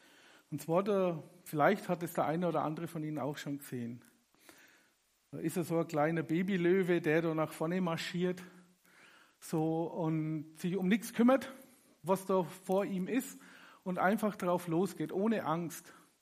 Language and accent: German; Burg, Bavaria, Germany; Ich komme aus Burg